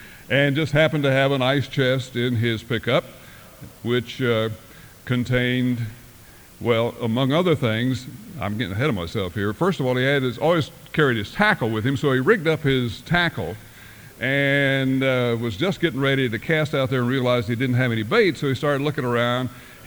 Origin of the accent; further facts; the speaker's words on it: Pontotoc, Mississippi, United States; born there; to really give you an idea how small Pontotoc is, when I was born on October 24th, the merchants of Pontotoc, both of them, presented my mother and I with various gifts